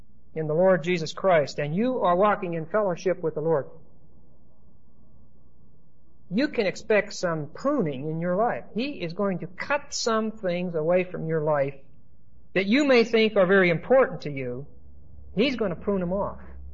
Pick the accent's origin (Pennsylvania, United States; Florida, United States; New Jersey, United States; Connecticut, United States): Pennsylvania, United States; Pittsburgh; I came from Pittsburgh, and there's a lot of ethnic peoples in Pittsburgh.